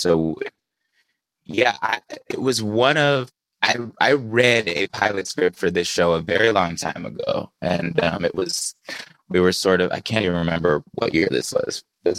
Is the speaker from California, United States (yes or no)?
yes; California, United States; I grew up in the Bay Area. Like, I know this family.